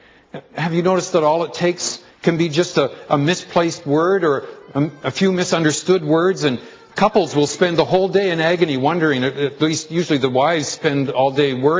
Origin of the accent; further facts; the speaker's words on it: Calgary, Alberta, Canada; I'm from Calgary.